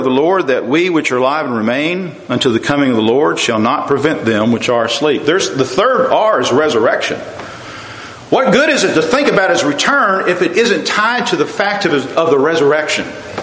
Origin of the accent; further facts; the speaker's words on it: Midlothian, Texas, United States; I'm proud as a Texan to say I'm from Texas.